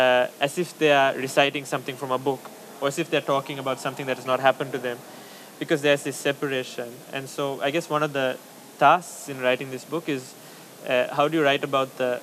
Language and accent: English; Sri Lanka; I grew up in very privileged circumstances, very far away from the war. Even though I grew up in Sri Lanka, and Sri Lanka is a small country